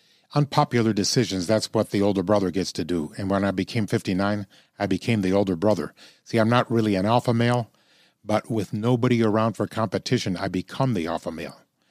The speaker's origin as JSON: {"language": "English", "region": "Illinois", "country": "United States", "said": "I'm from Illinois, so we're the land of Lincoln. We got it on our license plate."}